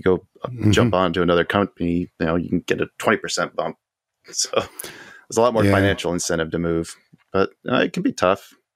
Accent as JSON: {"language": "English", "town": "Houston", "region": "Texas", "country": "United States", "tie": "born or raised there", "also_born_or_lived": "Tucson, Arizona", "said": "I was brought up in Houston. I grew up in Tucson. I lived in Bakersfield, California."}